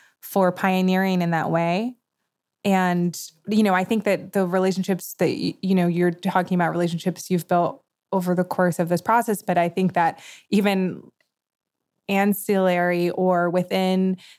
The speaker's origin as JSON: {"language": "English", "region": "New York", "country": "United States", "tie": "born or raised there", "said": "my mom is an artist and I grew up in New York with many artists"}